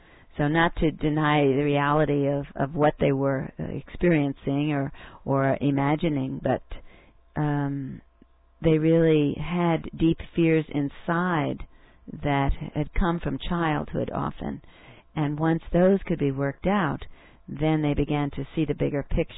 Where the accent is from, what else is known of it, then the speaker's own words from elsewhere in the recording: New Jersey, United States; You know, my family, I grew up in New Jersey, and they were always trying to get me to swim.